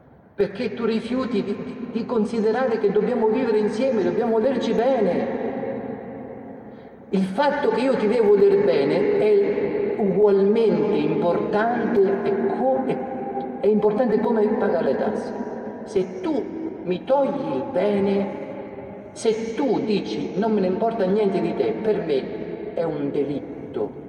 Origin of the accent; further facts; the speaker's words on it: Marche, Italy; io sono marchigiano